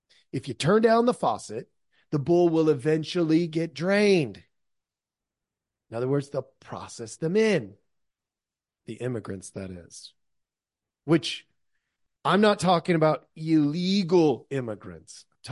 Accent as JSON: {"language": "English", "country": "United States", "said": "I as an American am an immigrant, essentially, because almost all Americans, not all, but of the vast majority of us in America are immigrants in some form or another."}